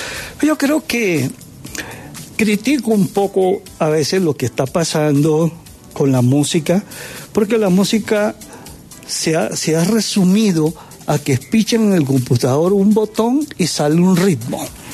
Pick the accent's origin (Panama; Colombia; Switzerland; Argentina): Colombia; Chiriguaná, Cesar; Yo estaba en mi pueblo, en Chiriguaná